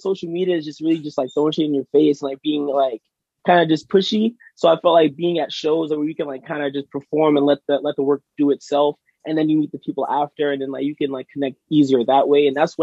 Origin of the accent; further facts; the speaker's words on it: Dorchester, Massachusetts, United States; also born or lived in Randolph; I'm an R&B artist, songwriter, from Randolph. I grew up in Dorchester.